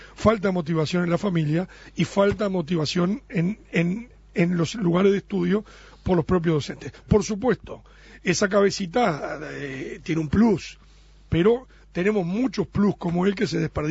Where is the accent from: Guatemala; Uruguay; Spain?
Uruguay; me sentí orgulloso como uruguayo